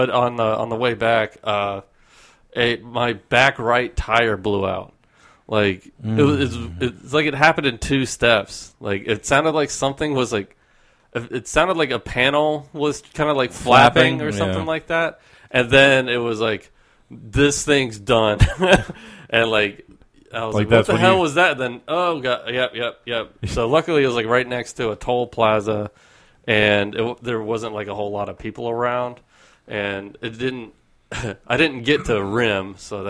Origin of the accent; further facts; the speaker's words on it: Canada; I'm from Canada, eh?